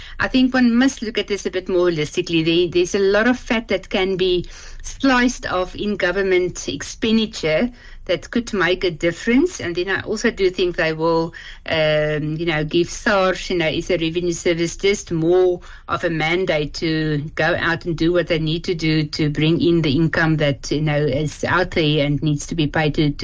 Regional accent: South Africa; we will not be paying higher tariffs this side, as South African consumers.

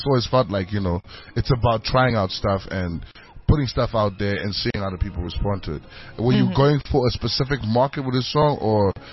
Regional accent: Zimbabwe; Sometimes you won't even say you're Zimbabwean.

